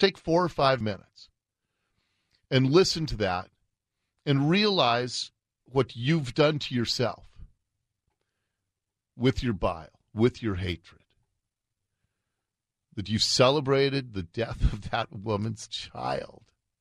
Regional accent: Seattle, Washington, United States; I was born in Seattle. I grew up on the mean streets of Ballard. My wife and I bought our first house in Ballard, and we still live in the suburbs of Seattle.

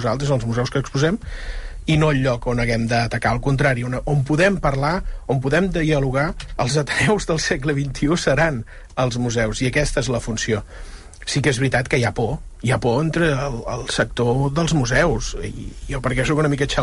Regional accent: Catalonia, Spain; Els que som de la Catalunya Nova

